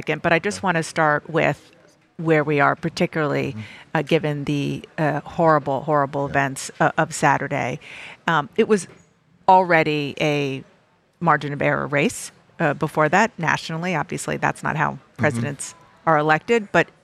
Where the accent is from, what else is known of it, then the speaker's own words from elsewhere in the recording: New Jersey, United States; Minnesota, Virginia, New Jersey, my home state.